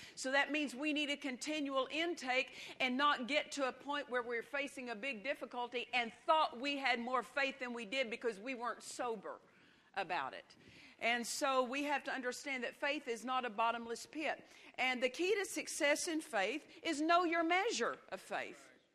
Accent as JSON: {"language": "English", "region": "Oklahoma", "country": "United States", "tie": "born or raised there", "said": "My husband was raised in California. I was raised in Oklahoma."}